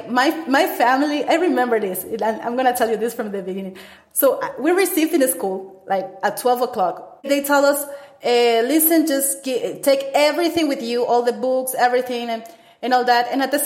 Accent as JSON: {"language": "English", "town": "Guayaquil", "region": "Guayas", "country": "Ecuador", "lives_now": "Quito, Ecuador"}